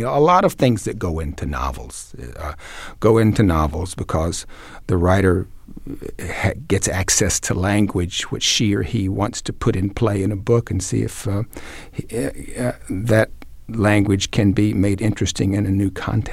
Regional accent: Mississippi, United States; also born or lived in Arkansas; So I think I grew up in Mississippi and Arkansas with a very vivid sense of people passing on.

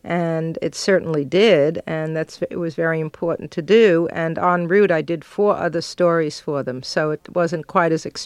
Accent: Brooklyn, New York, United States; born or raised there

